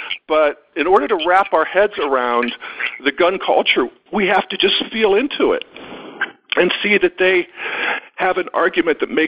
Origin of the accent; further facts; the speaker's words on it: Pennsylvania, United States; I grew up in the God and Guns people in Western Pennsylvania. Everybody hunted. Everybody had guns.